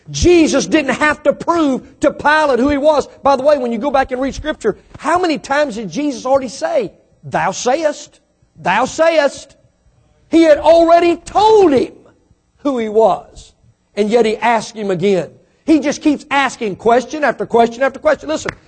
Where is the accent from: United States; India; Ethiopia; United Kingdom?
United States; Mississippi; Come on, give me a break. I'm from Mississippi.